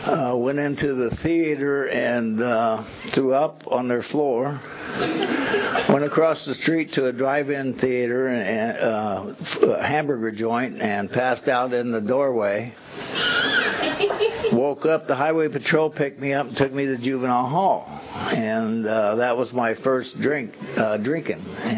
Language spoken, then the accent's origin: English; Bakersfield, California, United States; I grew up in Bakersfield. I wasn't born in Bakersfield, but I might as well have been. I came out here when I was 1 month old, so, you know.